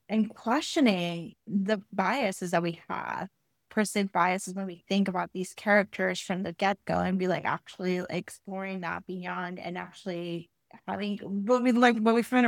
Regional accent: Puerto Rico; I come from Puerto Rico, and I was telling a bunch of people, because I'm from the island

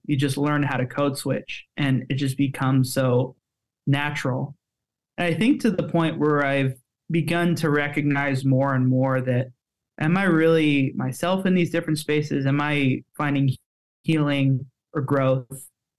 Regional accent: Simi Valley, California, United States; Growing up in Simi Valley, mostly around Western folks

